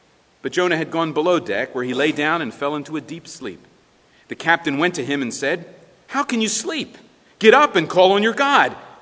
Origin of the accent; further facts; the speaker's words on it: Philadelphia, Pennsylvania, United States; I think of the dog we had growing up in Philadelphia.